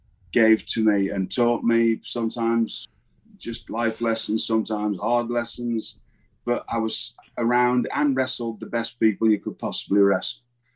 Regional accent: England, United Kingdom; No, that's I'm English.

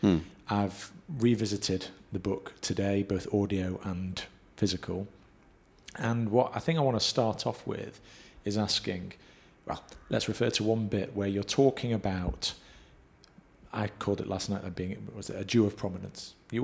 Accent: Manchester, North West England, United Kingdom; So growing up in a similar regard, even though I grew up in Manchester, an avid hater of football, I grew up with this pride around being a Jew, culturally and to some extent religiously, until that went away. I wouldn't say I'm an atheist, I'm more agnostic

